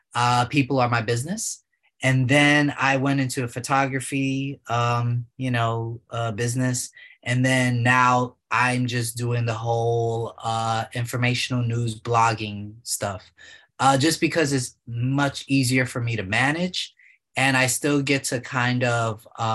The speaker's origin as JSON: {"language": "English", "town": "New York City", "region": "New York", "country": "United States", "tie": "born or raised there", "said": "Born and raised in New York City."}